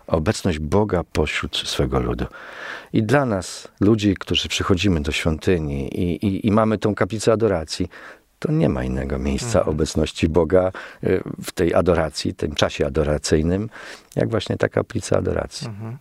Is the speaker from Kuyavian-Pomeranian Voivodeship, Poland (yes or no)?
no; Białystok, Podlaskie Voivodeship, Poland; Ja pochodzę z diecezji białostockiej, właściwie samego Białegostoku.